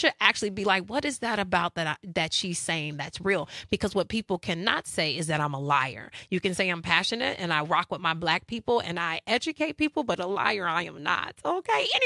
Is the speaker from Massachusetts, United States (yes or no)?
no; Madison, Wisconsin, United States; sometimes growing up in Madison, Wisconsin, what I have coined as the sunken place